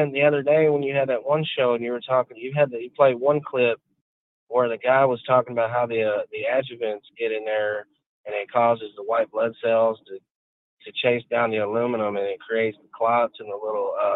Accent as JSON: {"language": "English", "region": "Arkansas", "country": "United States", "said": "from Arkansas."}